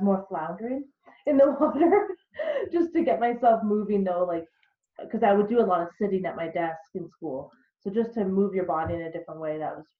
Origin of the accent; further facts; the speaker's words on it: Carleton Place, Ontario, Canada; I grew up in a small town when I was, it's called Carlton Place. It's about a half an hour or so out of Ottawa.